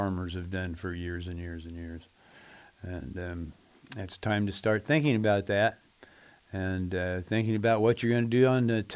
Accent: Indianapolis, Indiana, United States; now in Bloomington, United States; I grew up in Indianapolis, and we had a garden in our backyard.

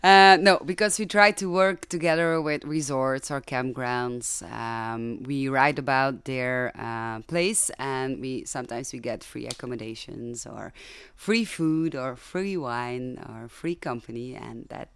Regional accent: Belgium; also from Belgium.

